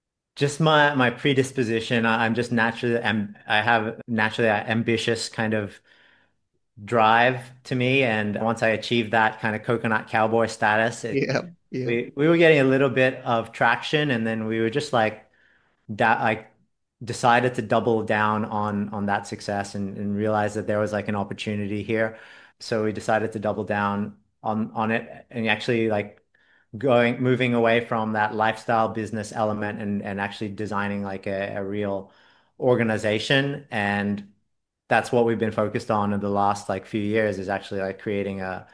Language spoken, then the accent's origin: English; Australia; like I'm Australian, and that's just something in the culture where you kind of like have a rite of passage